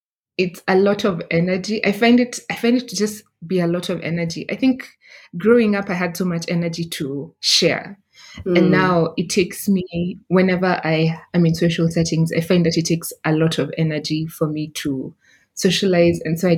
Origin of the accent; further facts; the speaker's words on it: Central, Kenya; I'm from Western, but I grew up in central Kenya. And so I actually understand Kikuyu and speak a bit of it, because all my neighbors were Kikuyu